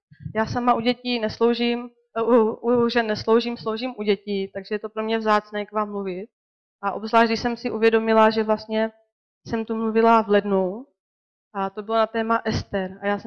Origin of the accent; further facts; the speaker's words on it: Břeclav, South Moravian Region, Czechia; also born or lived in Varnsdorf; mám 3 děti a bydlíme v této budově. Předtím jsme bydleli asi 10 let ve Varnsdorfu, ale původně jsem rodák z Břeclavi a duchovně jsem odchované dítě tady Cupalů, Bartušů a všech tady z Břeclavi